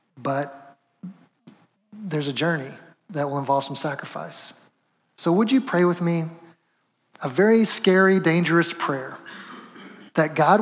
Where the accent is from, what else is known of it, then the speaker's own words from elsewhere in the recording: Cicero, Indiana, United States; Are you from like Arcadia, Indiana, that area? I was like, yeah, Cicero.